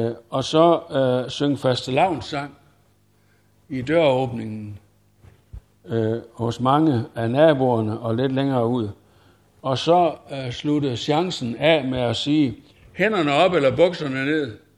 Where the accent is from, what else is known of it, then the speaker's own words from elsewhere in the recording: Ejsing, Central Denmark Region, Denmark; also born or lived in Sevel; Der, hvor jeg er vokset op, ikke så langt herfra, i Ejsing og i Sevel, der var der ikke sådan mange rige mennesker.